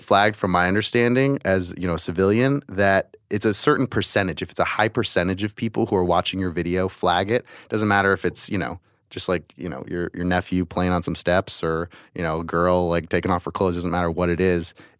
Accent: United States; I appreciate that as an American.

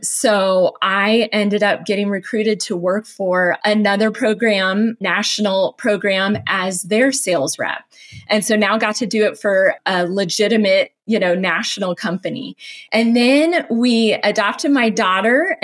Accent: Phoenix, Arizona, United States; also born or lived in Las Vegas / California; So I was born in Las Vegas, of all places. And then we moved to Phoenix and then California and then back to Phoenix and all around Phoenix growing up.

